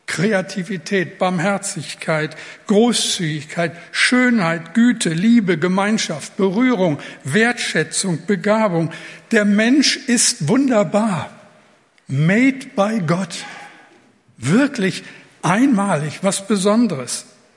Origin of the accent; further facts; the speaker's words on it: Rhineland, Germany; Im rheinischen Karneval, ich komme ja aus dem Rheinland, da singen sie, ….